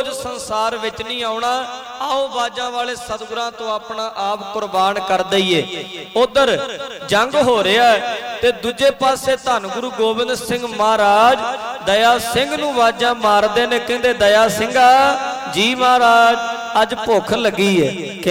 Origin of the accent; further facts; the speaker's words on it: Punjab, India; ਮੈਂ ਪੰਜਾਬ ਤੋਂ ਆਇਆ ਉੱਥੋਂ ਨਾਲੋਂ ਇੱਥੇ ਠੰਡ ਬਹੁਤ ਘੱਟ ਹੈ